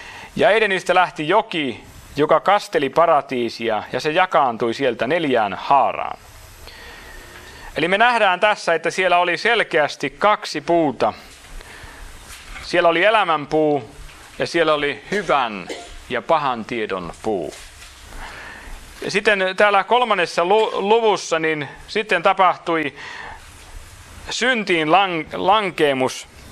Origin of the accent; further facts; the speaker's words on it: Häme, Finland; Sitten mä oon Hämeestä vielä, niin te ymmärrätte, että se kestää aikaa, että pääsee uudessa ympäristössä aina niin kuin itse asiaan käsiksi.